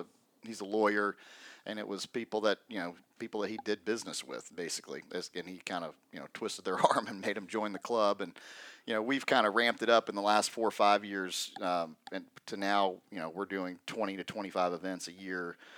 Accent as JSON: {"language": "English", "town": "Ponte Vedra Beach", "region": "Florida", "country": "United States", "tie": "born or raised there", "said": "That's my hometown is Ponte Vedra Beach."}